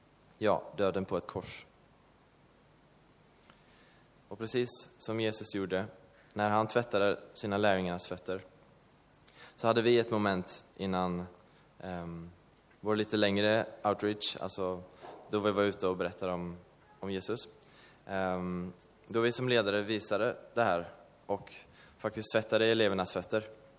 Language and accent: Swedish; Sweden; Och han undrade såklart vad jag som svensk skulle göra där i 3 månader.